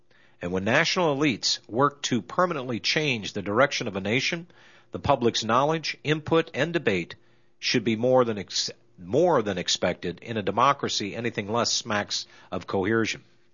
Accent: Canada; Integration, as a Canadian, is especially troubling.

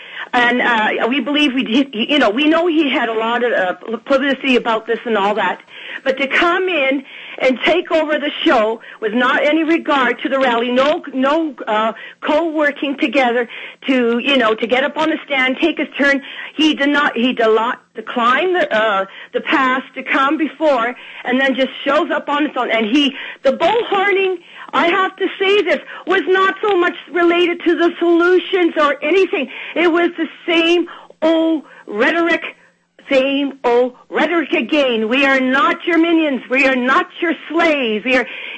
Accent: Canada; You see, I'm Canadian, so I'm not as familiar.

